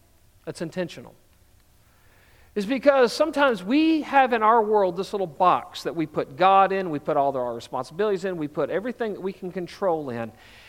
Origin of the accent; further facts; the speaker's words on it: Texas, United States; You know, growing up in Texas and then other places in the country, everything was big.